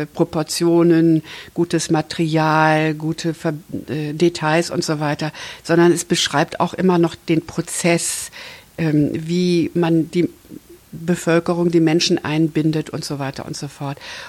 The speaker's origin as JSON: {"language": "German", "region": "Hesse", "country": "Germany", "said": "Ich komme ja aus Hessen und kann das für Hessen in Zahlen benennen."}